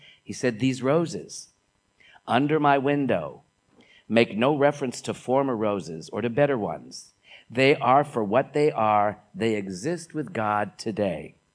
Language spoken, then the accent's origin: English; New York City, New York, United States; And then being the New Yorker that I am, I wanted to give him a tip